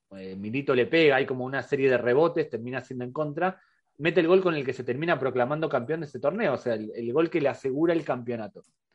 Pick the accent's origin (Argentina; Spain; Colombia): Spain; Soy español. El acento engaña, soy español.